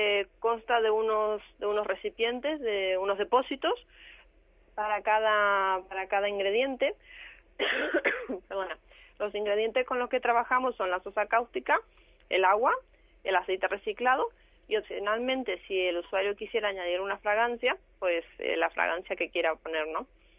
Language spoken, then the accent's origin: Spanish; Argentina; now in Spain; porque yo soy argentina y en Argentina esto no está solucionado, lo de la recolección del aceite.